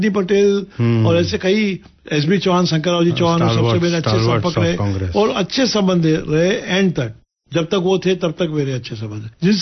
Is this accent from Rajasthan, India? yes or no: no; Mumbai, Maharashtra, India; मैं मुंबई में पैदा हुआ और मुंबई में मेरी स्कूलिंग हुई। स्कूलिंग मेरी हिंदुविद्या भवन में हुई